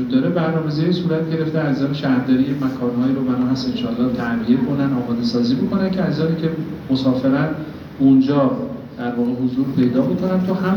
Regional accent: Hamadan, Iran; accent: Hamadani; ما همدانی ها متاسفانه بیرون هم بریم این لحجمون رو ازاره مخفی میکنیم که نگر ما همدانی هستیم

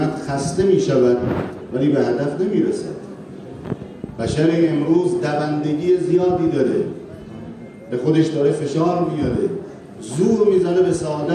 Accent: Iran; حداقل سوال بنده به عنوان یک ایرانی که کم و بیش با مسائل دنیا آشنا هستم

